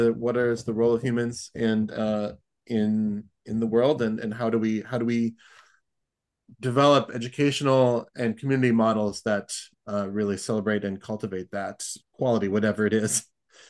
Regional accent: Wisconsin, United States; And I also fell in love with my hometown, with rural Wisconsin, and the idea of vibrant rural communities and philosophies of education of mind

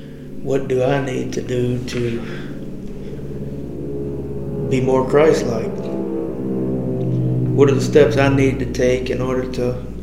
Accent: Louisiana, United States; Where I was raised in Louisiana, I was the only member in my whole school.

